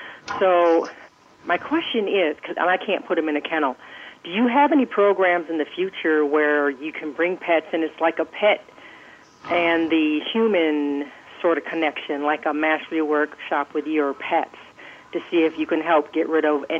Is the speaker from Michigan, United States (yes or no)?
yes; Michigan, United States; Well, I'm from Michigan, and I'm in Washington State right now for, 3 months?